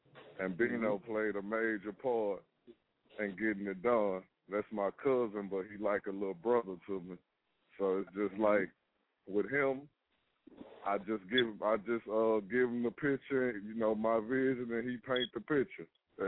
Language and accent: English; Shreveport, Louisiana, United States; Well, it started because I'm from Shreveport. My second home is Dallas, so I got family in Dallas.